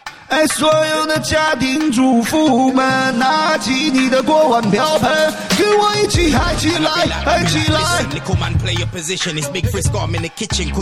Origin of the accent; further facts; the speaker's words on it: China; 同胞们呐，啊，咱们都是中国人，中国人不变中国人。